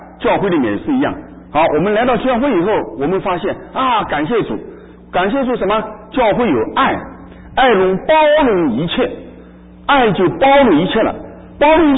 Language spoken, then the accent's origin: Chinese; China; 尤其像我们中国人，爱在心中难以出口啊